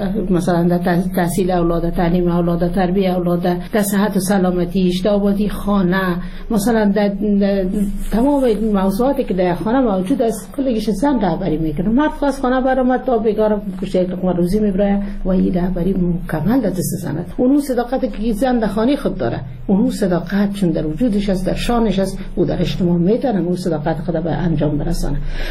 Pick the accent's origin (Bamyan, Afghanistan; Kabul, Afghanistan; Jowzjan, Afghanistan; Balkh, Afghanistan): Jowzjan, Afghanistan; در این جوزجان در ولایت ما فضل خدا یک باورمندی عمیق وجود داره